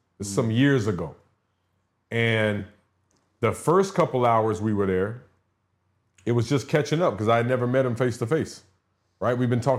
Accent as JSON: {"language": "English", "town": "San Antonio", "region": "Texas", "country": "United States", "tie": "born or raised there", "said": "I drove all the way to Texas, which I'm from there. My hometown is San Antonio, where he's at."}